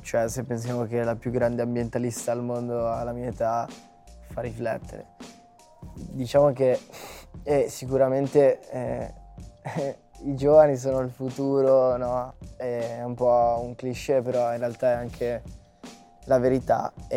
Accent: Veneto, Italy; Poi nel mio paese si definisce così, cioè... In Veneto, no, tipo, anche c'è, cioè, come dire, sei, no, uno sfigato

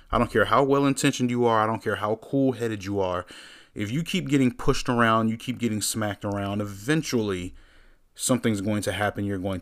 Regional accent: Hampton, Virginia, United States; born there; We were born here. I was born in Hampton, Virginia.

